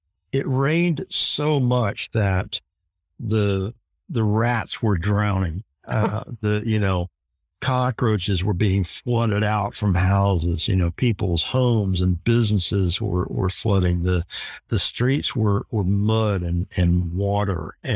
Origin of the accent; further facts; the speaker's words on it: North Carolina, United States; of course, I grew up in North Carolina and remembered hearing different mermaid stories along the Outer Banks